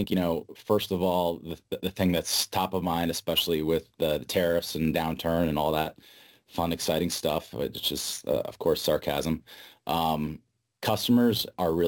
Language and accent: English; Boston, Massachusetts, United States; So I hail from Boston area.